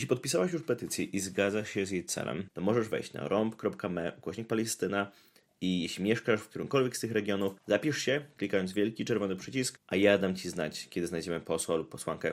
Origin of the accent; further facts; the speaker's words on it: Warsaw, Masovian Voivodeship, Poland; Ja jestem z Warszawy.